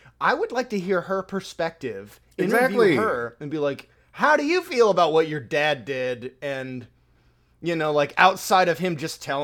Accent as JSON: {"language": "English", "country": "United States", "said": "But yeah, as it stands, we're both American. We're here. We live in a democracy."}